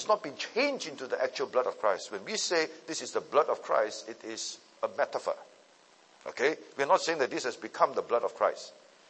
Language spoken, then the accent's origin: English; Seremban, Negeri Sembilan, Malaysia; I still remember when I was in Malaysia, I was from Seremban. By the way, I grew up in Seremban.